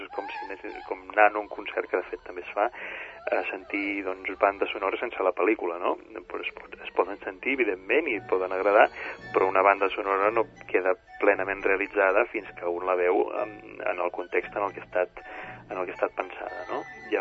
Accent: Sant Pere de Ribes, Catalonia, Spain; jo, en certa manera, soc mig sitgetà, perquè soc nascut a Sant Pere Ribes i visc a Sant Pere Ribes, però tinc molta vinculació amb Sitges.

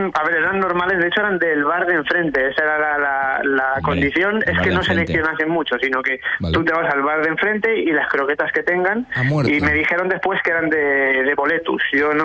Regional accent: Valencia, Valencian Community, Spain; Soy de Valencia.

